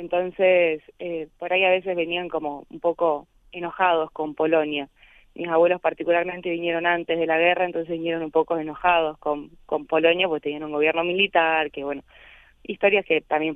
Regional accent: Rosario, Santa Fe, Argentina; Yo nací acá en Argentina, en Rosario, en el barrio de Messi. La polonesa también está en el barrio de Messi. Somos acá todos de zona sur.

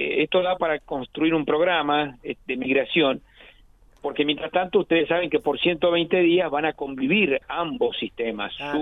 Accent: Rosario, Santa Fe, Argentina; Yo soy un rosarino

